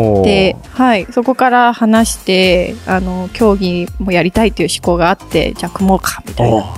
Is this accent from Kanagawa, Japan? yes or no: no; Sapporo, Hokkaido, Japan; 北海道の札幌出身です